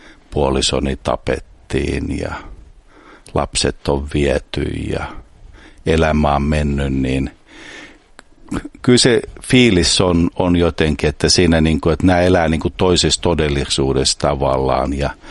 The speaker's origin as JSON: {"language": "Finnish", "town": "Espoo", "region": "Uusimaa", "country": "Finland", "tie": "born or raised there", "also_born_or_lived": "Sipoo", "said": "Mä oon ihan tästä Espoossa asunut lapsuuteni ja sitten vanhemmat rakensivat tuonne Sipoon Nikkilään ja okay. Siellä asunut sitten."}